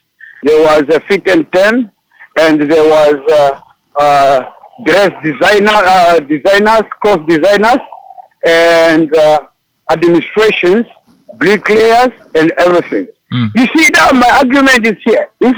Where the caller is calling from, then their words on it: Swakopmund, Erongo, Namibia; Where I'm calling from, I'm in Swakopmund. I'm in Swakopmund this moment.